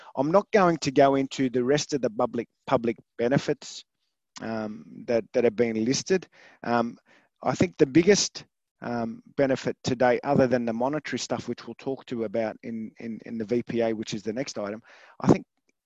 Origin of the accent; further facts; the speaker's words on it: Croydon, London, United Kingdom; born there; I was born in Croydon, I was born in the Melvin Hill estate. My kids were born in Croydon. My wife was born in Croydon. We're Croydonites, even though we live in Billwood now.